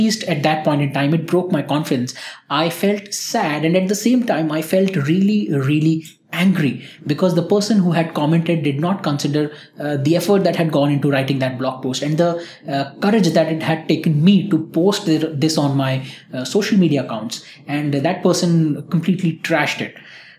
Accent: India; I'm from India

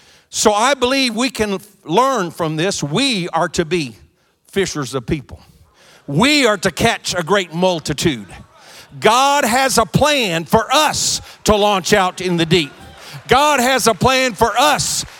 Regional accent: South Korea; I was raised in Korea. My parents were missionaries, the pioneer missionaries.

